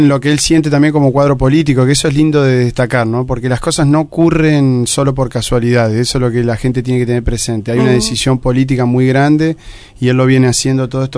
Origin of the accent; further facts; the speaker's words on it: La Plata, Buenos Aires Province, Argentina; born there; Y aparte, acuérdense, yo nací en La Plata.